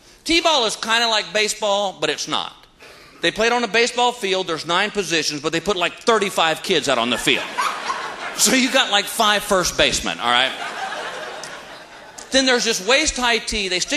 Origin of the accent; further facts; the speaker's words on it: Texas, United States; "Oh, I'm from Texas. We'll be the Texas Rangers."